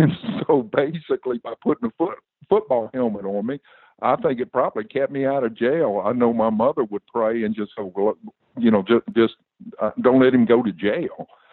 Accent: the South, United States; one of the biggest benefits growing up in the South is that no matter where you were from or what color you were, we all had to play as a team.

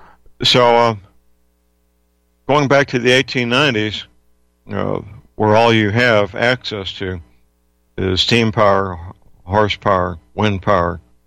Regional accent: Missouri, United States; In fact, my home state, Missouri, has lots of horses.

